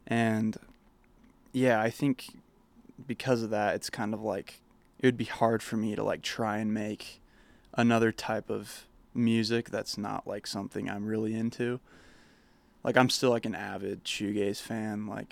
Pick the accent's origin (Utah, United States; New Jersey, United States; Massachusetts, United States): Utah, United States; Herriman; I grew up in Harriman, Utah, so I use a lot of like metaphors